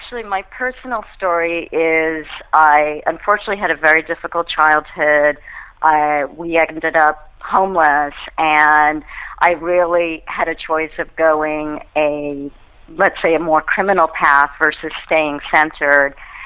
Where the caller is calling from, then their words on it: Santa Monica, California, United States; I'm calling in from sunny Santa Monica.